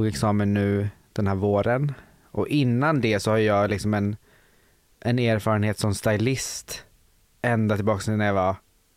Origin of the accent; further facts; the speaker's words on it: Södertälje, Stockholm County, Sweden; För jag är uppvuxen i Södertälje som är väldigt så lite.